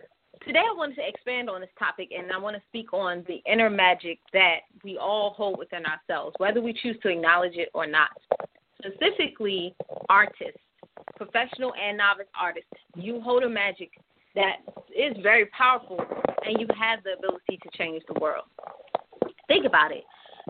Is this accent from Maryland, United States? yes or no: yes; Baltimore, Maryland, United States; I have returned to my hometown of Baltimore, and I'm here to interview the artists who are connected to club culture